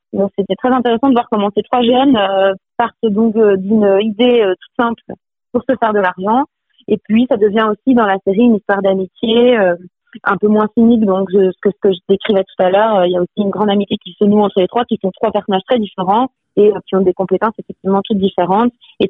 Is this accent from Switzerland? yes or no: yes; Switzerland; surtout que moi j'ai grandi en Suisse, donc j'avais jamais même vu un Minitel de mes propres yeux.